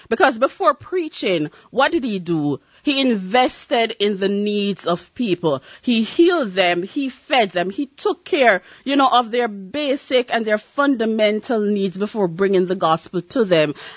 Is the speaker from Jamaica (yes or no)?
yes; Jamaica; being a Jamaican, I have issues with punctuality.